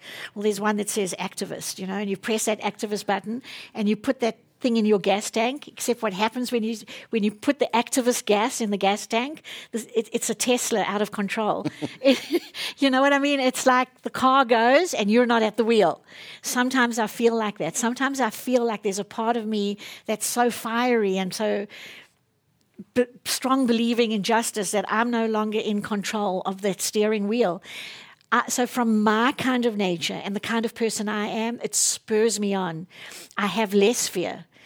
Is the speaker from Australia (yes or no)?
no; South Africa; now in United States; So I'm kind of conflicted coming from that country, even in and of myself.